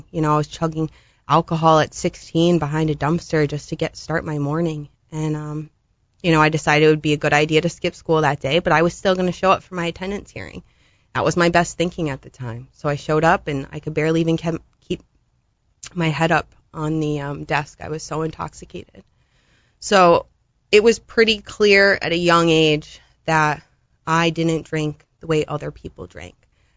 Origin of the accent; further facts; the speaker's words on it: Springfield, United States; So, I grew up in Springfield. I was born here.